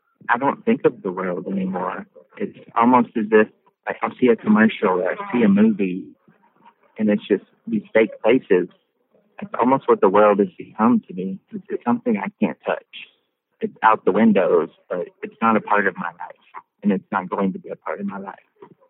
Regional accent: Texas, United States; I grew up in Redneck, Texas.

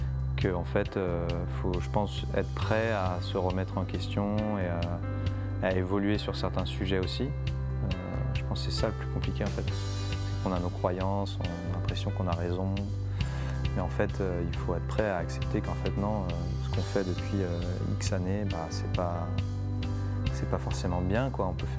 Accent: Millau, Occitanie, France; je suis originaire de Millau dans l'Aveyron.

